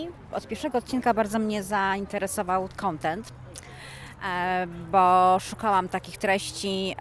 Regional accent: Mińsk Mazowiecki, Masovian Voivodeship, Poland; Ja jestem z Mińska Mazowieckiego, to z 40 km miejscowość położona od Warszawy. Nieduże miasto

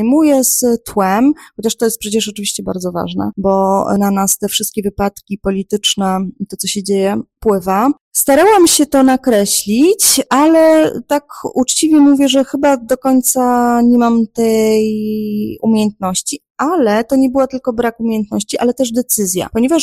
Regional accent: Warsaw, Masovian Voivodeship, Poland; born there; No ja się urodziłam w Warszawie, mieszkam w Warszawie i publikuję w Warszawie

